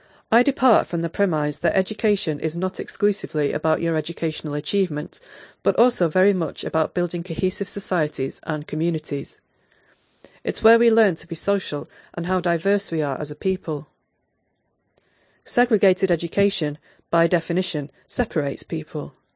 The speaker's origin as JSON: {"language": "English", "country": "Eswatini", "tie": "born or raised there", "also_born_or_lived": "Zambia / Lesotho", "said": "I was born in the tiny African kingdom of Eswatini. I grew up in Zambia, Lesotho, and went to high school in Eswatini, very much third culture. My father is a white American from Indiana. My mother is black and Xhosa from South Africa."}